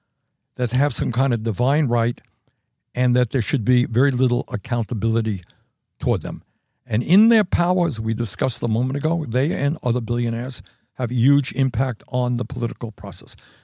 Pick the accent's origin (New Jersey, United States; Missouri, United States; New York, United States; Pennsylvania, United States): New York, United States; New York City; My brother is 7 years older than I. We grew up here in New York City, Brooklyn.